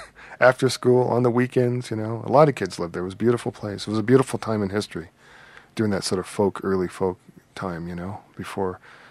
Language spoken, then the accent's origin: English; Chicago, Illinois, United States; born there; I was born in Chicago, and my parents are from, my father's from Memphis, my mother's from Lake Providence. I'm like what you call first-generation Southern